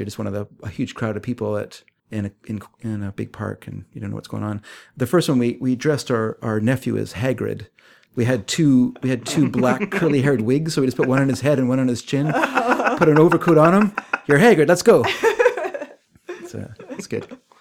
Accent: Vancouver, British Columbia, Canada; Like I grew up in, growing up in Vancouver, growing up in the, we had huge amounts of soccer played amongst kids.

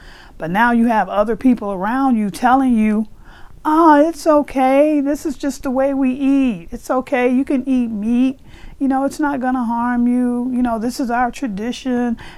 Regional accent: the South, United States; now I was raised in the South, so Southern people eat damn near anything.

